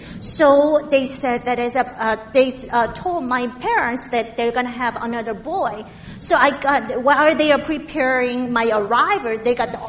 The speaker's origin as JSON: {"language": "English", "country": "South Korea", "accent": "Korean", "second_language": "English", "said": "You guys occasionally experience my heavy Korean accent because my tongue got trained by the kimchi culture, not the cheese culture."}